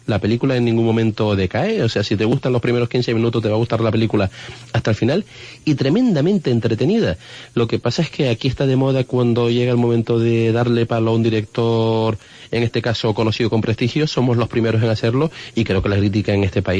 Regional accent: Las Palmas de Gran Canaria, Canary Islands, Spain; Yo soy de Las Palmas de Gran Canaria, amo Tenerife, amo Gran Canaria

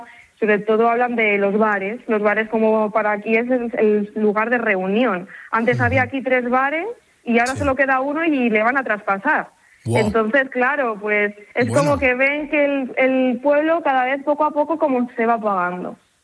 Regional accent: Segovia, Castile and León, Spain; No, yo soy de Segovia y voy y vengo.

